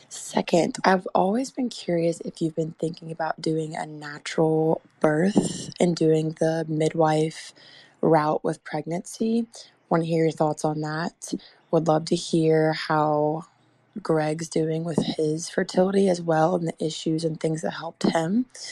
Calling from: Austin, Texas, United States; I'm from Austin, Texas.

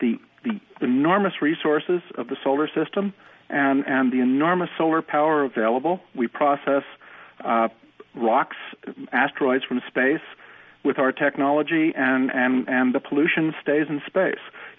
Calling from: Somerville, Massachusetts, United States; from Somerville, Massachusetts.

